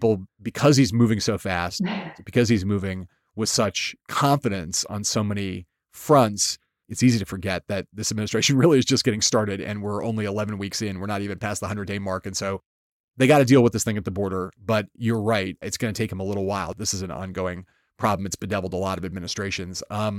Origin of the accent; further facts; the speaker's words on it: California, United States; my home state, our home state, California